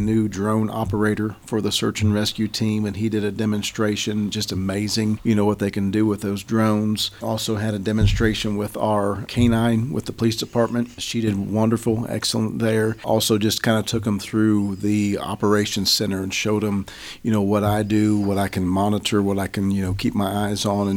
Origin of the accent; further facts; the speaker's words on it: Sidney, Ohio, United States; I'm originally from Sydney, Ohio, which is west central Ohio